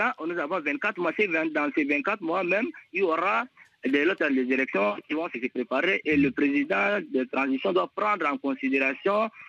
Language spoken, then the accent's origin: French; Chad; Bon, en tant que Tchadien